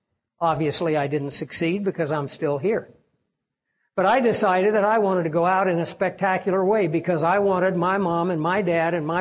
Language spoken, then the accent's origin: English; Kansas, United States; I had gone to Sunday school class at a little church that was in our area where I grew up in the Flint Hills of Kansas